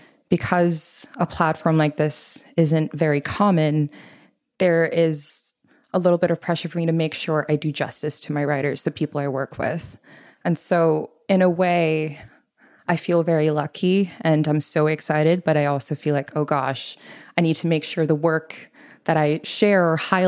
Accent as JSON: {"language": "English", "region": "Bangkok", "country": "Thailand", "tie": "born or raised there", "also_born_or_lived": "Boston / Oxford", "moved": "as an adult", "said": "So I grew up in Bangkok, Thailand, lived there for 18 years and lived in a very Punjabi South Asian household. So grew up in a very multicultural, multilingual household already. Came to the US when I was 18 for college, Boston"}